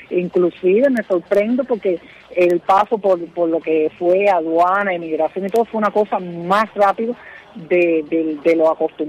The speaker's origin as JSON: {"language": "Spanish", "country": "Cuba", "moved": "as an adult", "said": "yo salí legalmente de Cuba con mi permiso, con mi pasaporte, con mi visa, todo legal."}